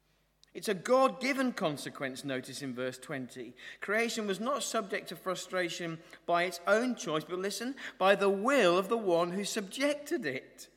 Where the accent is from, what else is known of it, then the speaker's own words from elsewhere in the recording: East of England, United Kingdom; Growing up in Norfolk with a mother particularly who was keen on the Queen, we used to get made to go to Sandringham around New Year.